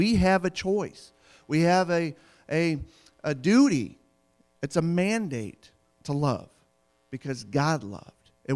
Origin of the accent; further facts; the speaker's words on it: United States; I hated them because I live in America, and I'm an American.